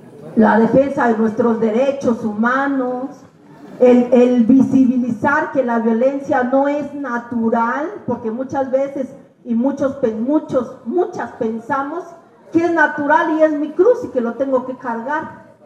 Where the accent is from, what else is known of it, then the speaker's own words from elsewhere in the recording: Las Margaritas, Chiapas, Mexico; soy de Las Margaritas, Chiapas